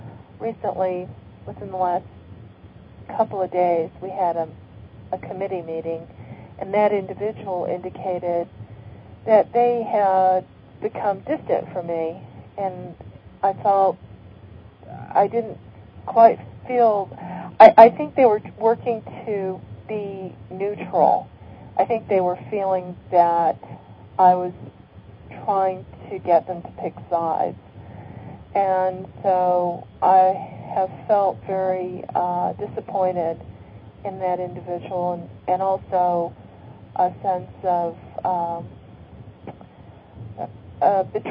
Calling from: Tucson, Arizona, United States

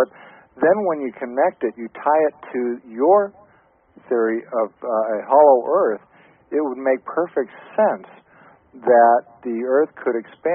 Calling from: Minnesota, United States; from Minnesota.

